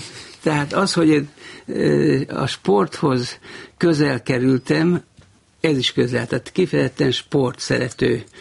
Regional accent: Nyíregyháza, Szabolcs-Szatmár-Bereg, Hungary; also born or lived in Kondoros; én Kondroson születtem még, két nővéremmel együtt, öcsém, aki 10 éve fiatalabb, az már Nyíregyházán született, 2 éves koromban, tehát 40-ben áthelyeztek édesapámat Nyíregyháza

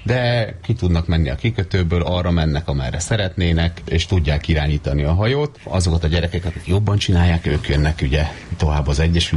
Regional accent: Vál, Fejér, Hungary; Velencei tavon kezdtem versenyezni, de egy odébb lévő faluba Válon nőttem föl. Az is egy igazi falu volt, úgyhogy én szeretem ezt a falusi életet

